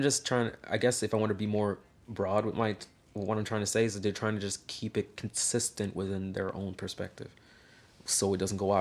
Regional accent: Quebec, Canada; it's Quebecois here, bro, we drink, you know

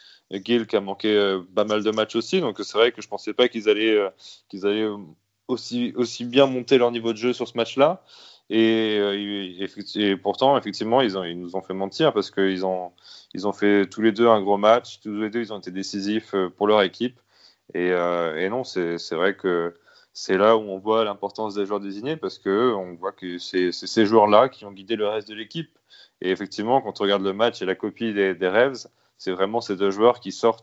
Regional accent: France; Je pense, en tant que Français

